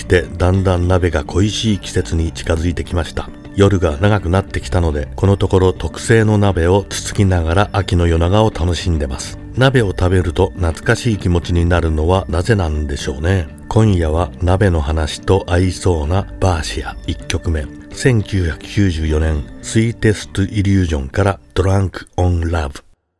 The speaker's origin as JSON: {"language": "Japanese", "town": "Adachi", "region": "Tokyo", "country": "Japan", "said": "足立区出身の生粋の日本人の私"}